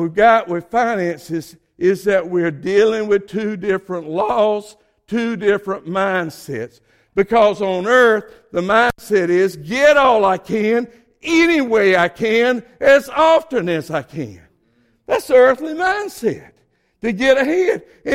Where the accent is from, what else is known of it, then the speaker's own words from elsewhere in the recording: Georgia, United States; accent: southern; I know you can tell I'm from Georgia. Y'all all talking about my southern accent. And I can't do anything about it. You know, it's a dead giveaway. I was born there. I grew up there.